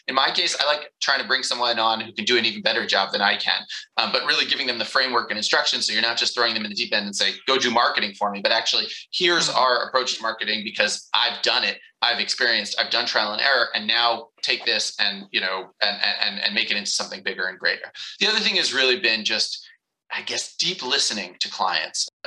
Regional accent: United States; when I was a little kid, I was born and raised in the States, and I was a big baseball fan.

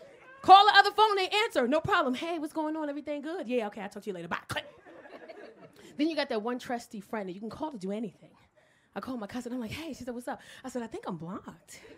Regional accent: New York, United States; now in Los Angeles, United States; I tried to get high once out here in L.A. I'm from New York.

